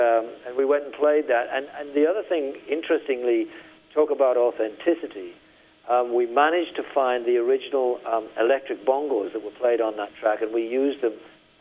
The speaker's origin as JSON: {"language": "English", "town": "Middlesbrough", "region": "North East England", "country": "United Kingdom", "tie": "born or raised there", "said": "It's a long way from Middlesbrough, my hometown"}